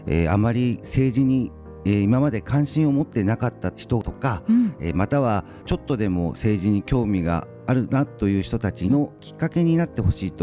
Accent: Edogawa, Tokyo, Japan; 江戸川区は私が生まれ育った地域でもあるんですけれども、はい、もう本当に子どもの頃からずっと江戸川区で暮らしてまして、非常に東京23区の中でも一番東側にある地域なんですが

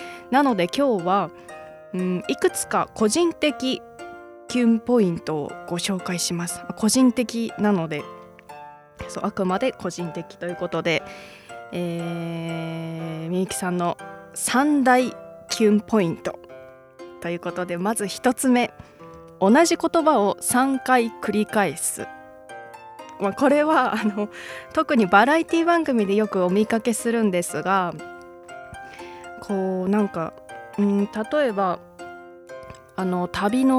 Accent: Hokkaido, Japan; このコーナーは北海道出身どさんこの私

